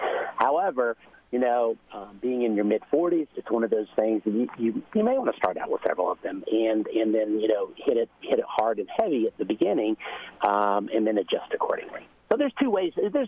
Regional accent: Texas, United States; And in the summer, I grew up in Texas, and we ate a lot of watermelon

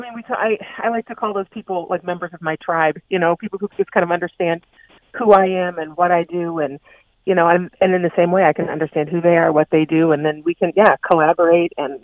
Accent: Michigan, United States; Well, when I grew up in Michigan, but I moved away for a while. And when I moved back to Michigan

